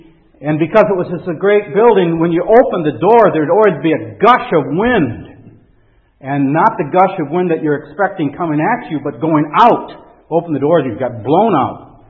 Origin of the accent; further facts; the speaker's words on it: Chicago, Illinois, United States; We'd go in Chicago, I come from Chicago, and there used to be a McCormick place.